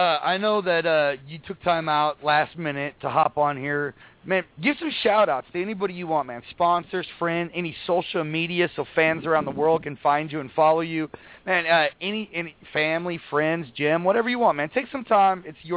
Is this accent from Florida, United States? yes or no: no; Texas, United States; I'm from Texas, brother.